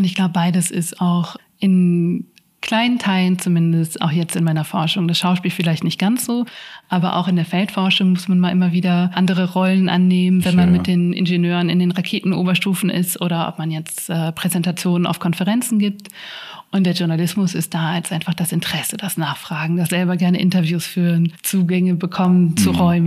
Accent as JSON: {"language": "German", "town": "Dortmund", "region": "North Rhine-Westphalia", "country": "Germany", "moved": "as an adult", "lives_now": "Vienna, Austria", "said": "Ich komme aus Dortmund."}